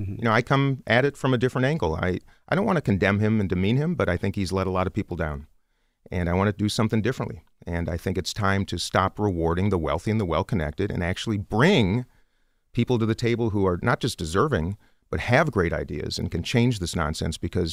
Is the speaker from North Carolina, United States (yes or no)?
no; Minnesota, United States; You know, look, I come from Minnesota. I'm a white congressman from a suburban Minneapolis district.